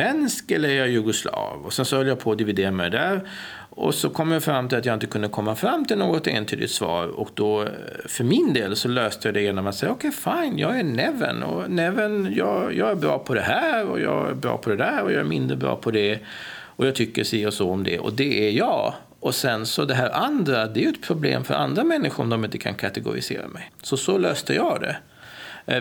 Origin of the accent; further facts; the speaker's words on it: Sweden; jag är ju född och uppvuxen i Sverige